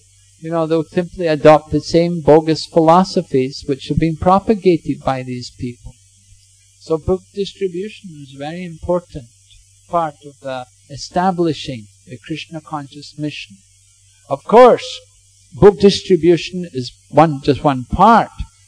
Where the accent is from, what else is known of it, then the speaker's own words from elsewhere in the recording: England, United Kingdom; going to the library in my hometown in England